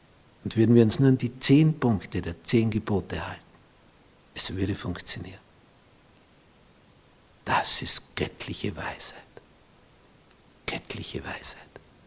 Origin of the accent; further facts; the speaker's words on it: Vienna, Austria; Als er gehört hat, wir kommen aus Wien, der hat nur mehr geredet mit uns.